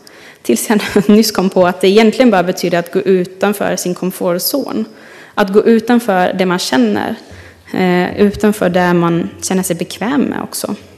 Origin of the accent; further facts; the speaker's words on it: Germany; Jag är ju uppvuxen i Tyskland och i Tyskland så gillar man system.